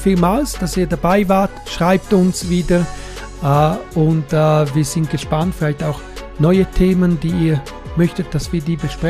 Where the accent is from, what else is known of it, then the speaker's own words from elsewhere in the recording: Switzerland; Wir haben ja bei uns in der Schweiz so genannte das duale System, in Deutschland genau gleich, du kannst eine Lehre machen.